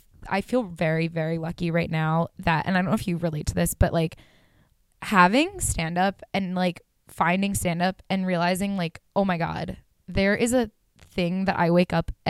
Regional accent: United States; And I was like, no, I'm American.

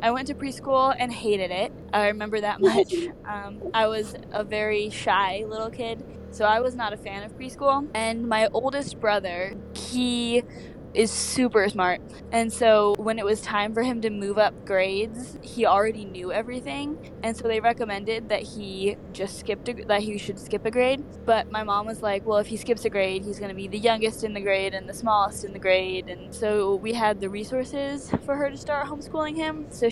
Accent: Mississippi, United States; born there; also born or lived in California / Nebraska / Alabama; now in Woodbridge, United States; So I live in Woodbridge, Virginia, which is really close to Washington, D.C. I was born in Mississippi and my dad was in the military. So we moved from Mississippi to California, from California to Nebraska, from Nebraska to Alabama

